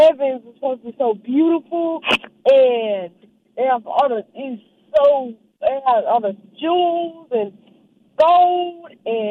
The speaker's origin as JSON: {"language": "English", "region": "Louisiana", "country": "United States", "said": "We're from Louisiana."}